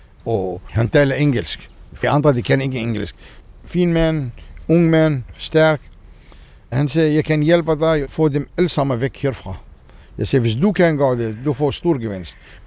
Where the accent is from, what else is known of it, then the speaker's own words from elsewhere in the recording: Israel; Danish is a second language; now in Denmark; Jeg bor i Hirgården. … Jeg er israeler, men jeg er palæstinenser israeler.